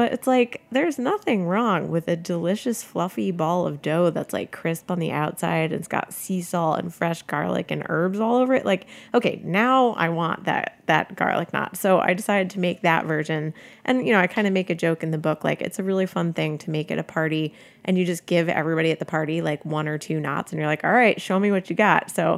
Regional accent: Northeast, United States; So, you know, we grew up in the Northeast and basically went down to the Delaware Shore and up to Rhode Island and, you know, kind of hopped around the coast during the summers.

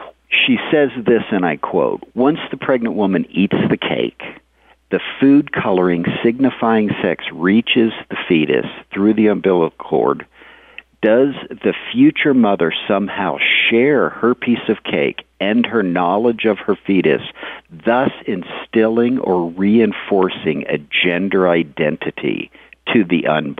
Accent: the South, United States; and I'm from the South, so.

